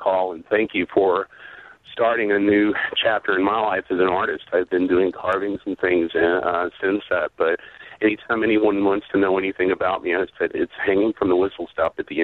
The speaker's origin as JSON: {"language": "English", "town": "Murfreesboro", "region": "Tennessee", "country": "United States", "moved": "as an adult", "lives_now": "New York, United States", "said": "I'm also a Southerner. I'm from actually Murfreesboro, Tennessee."}